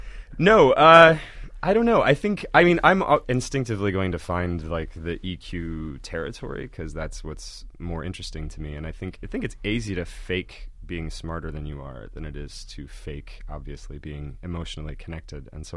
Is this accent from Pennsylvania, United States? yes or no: no; West Des Moines, Iowa, United States; Iowa, out in West Des Moines, Iowa.